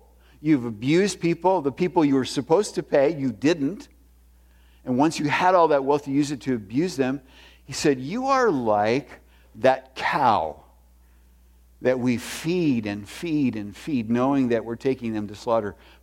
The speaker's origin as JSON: {"language": "English", "town": "Junction City", "region": "Wisconsin", "country": "United States", "tie": "born or raised there", "said": "I grew up in Junction City, and I had a lot of sins that typical teenage boys in central Wisconsin have."}